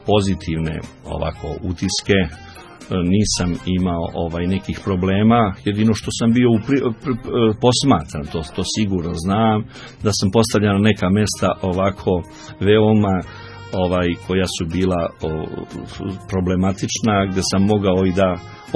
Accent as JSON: {"language": "Serbian", "town": "Kragujevac", "region": "Šumadija", "country": "Serbia", "said": "i ja sam Kragujevčanin i ja"}